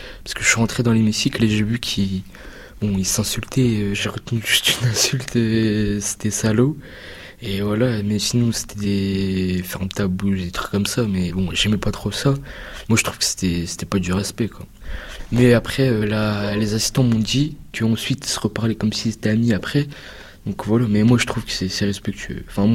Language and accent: French; Turkey; Moi, je suis turc